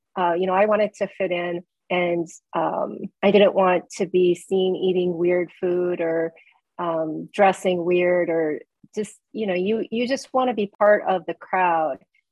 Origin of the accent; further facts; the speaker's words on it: Midwest, United States; as a Korean adoptee, I grew up in the Midwest, and my relationship to my birth culture is very thin. I can't speak Korean.